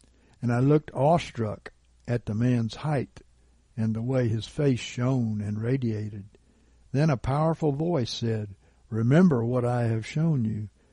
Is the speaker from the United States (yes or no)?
yes; Gulf Coast, United States; And I come from the Gulf Coast, where hurricanes and even huge hurricanes came.